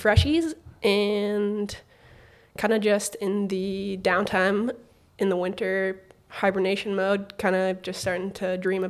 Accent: Hood River, Oregon, United States; also born or lived in Bellevue / Portland; No, I was born technically in Bellevue, Washington. Grew up in Portland until I was fourth grader, so pretty good chunk, and then moved to Hood River.

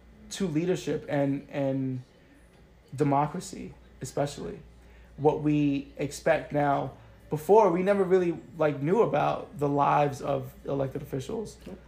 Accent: Brooklyn, New York, United States; Growing up in Brooklyn, I kind of got a sense of the vibe of the communities, what they value

